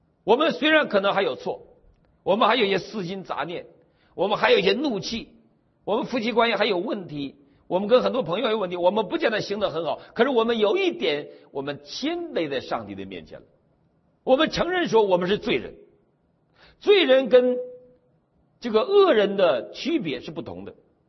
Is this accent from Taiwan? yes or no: no; Shijiazhuang, Hebei, China; 我老家在我家里家乡在石家庄住了好多年啊